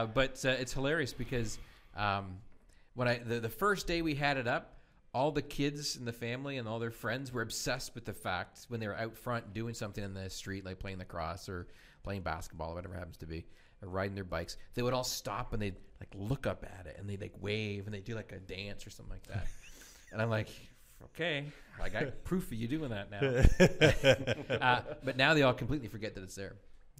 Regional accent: East Coast, United States; I'm from the East Coast, and the East Coast have these things called wharf rats.

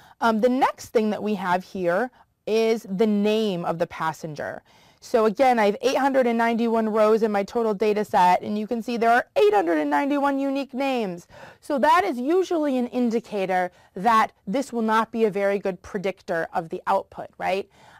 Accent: Detroit, Michigan, United States; Think about the difference of prices in houses of my hometown of Detroit versus something like Silicon Valley

